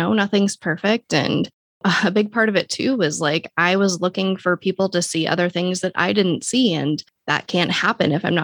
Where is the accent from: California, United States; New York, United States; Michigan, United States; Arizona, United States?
Arizona, United States; Phoenix; I grew up in West Phoenix and I saw a lot of friends, you know, die from drug overdoses.